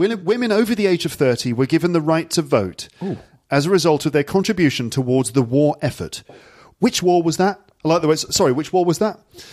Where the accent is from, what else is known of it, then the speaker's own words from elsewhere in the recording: England, United Kingdom; I am English. I'm an English girl.